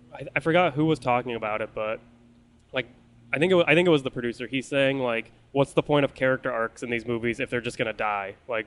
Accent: Indiana, United States; Nate was like, he reminded me, because I'm from Indiana, there's like a lot of people like that where they're like hardcore American

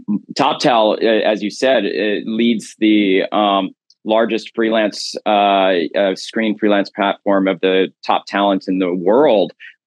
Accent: Massachusetts, United States; And I also currently serve as a senior advisor to my home state in the US of Massachusetts

